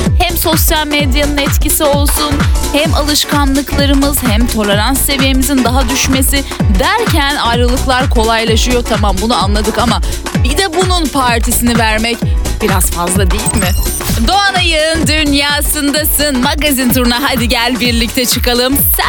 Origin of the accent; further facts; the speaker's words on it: İzmir, Turkey; Bugünün trendinden bahsederken ben de bir İzmirli olarak merak ettim.